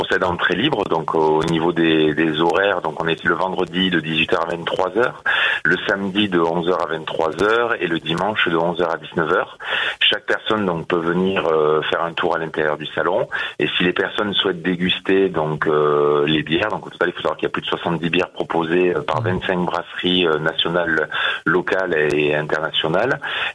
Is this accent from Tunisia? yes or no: no; Carpentras, Provence-Alpes-Côte d'Azur, France; Déjà, je suis natif de Carpentras.